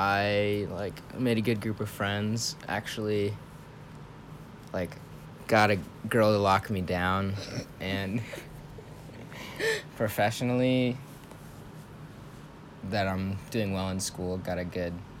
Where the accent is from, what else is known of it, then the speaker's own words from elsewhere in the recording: Centerville, Virginia, United States; I grew up in Centerville, Virginia. It was a good childhood. I played a lot of sports, stuff like that.